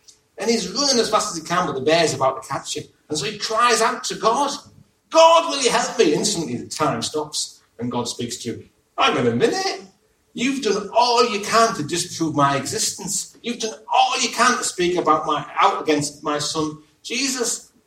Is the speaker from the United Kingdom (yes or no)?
yes; England, United Kingdom; We can't help being English, can we? Or British, or whatever you are, you know.